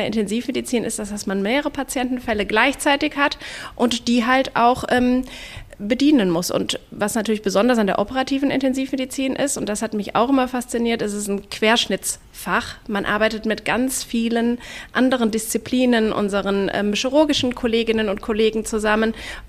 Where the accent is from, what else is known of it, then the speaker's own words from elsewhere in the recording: Aachen, North Rhine-Westphalia, Germany; Ich bin ganz früh in meinem Leben nach Aachen gekommen. Ich bin gebürtige Aachenerin. Ich bin im Luisenhospital damals geboren.